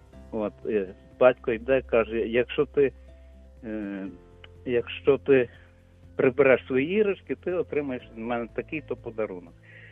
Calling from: Lviv, Lviv Oblast, Ukraine; я зі Львова.

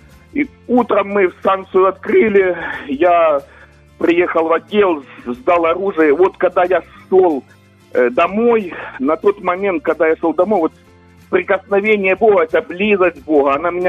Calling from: Kharkiv, Kharkiv Oblast, Ukraine; я з Харкова.

